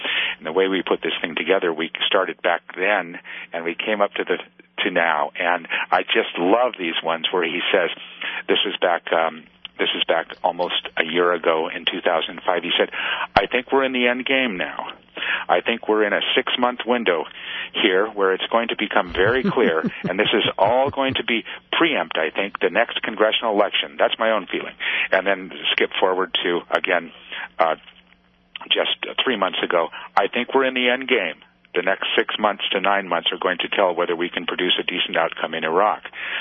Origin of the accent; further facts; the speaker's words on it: California, United States; I grew up in the Bay Area